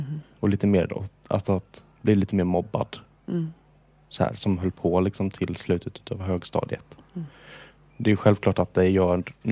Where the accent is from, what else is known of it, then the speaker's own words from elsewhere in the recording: Jönköping, Jönköping County, Sweden; also born or lived in Visingsö; och jag är föddes här i Jönköping. Så jag är uppvuxen här men har levt hela 19 år på Visingsö.